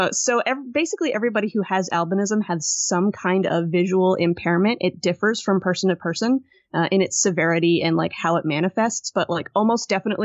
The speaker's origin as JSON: {"language": "English", "town": "Jacksonville", "region": "Florida", "country": "United States", "said": "No, I'm from Florida originally."}